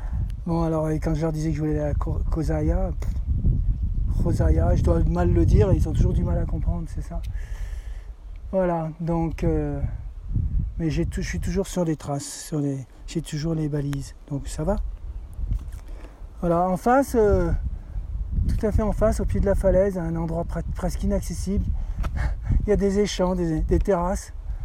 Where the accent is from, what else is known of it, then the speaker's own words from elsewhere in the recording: France; J'ai compris qu'ils me demandaient si je venais de Beyrouth, alors je lui ai dit que j'étais français.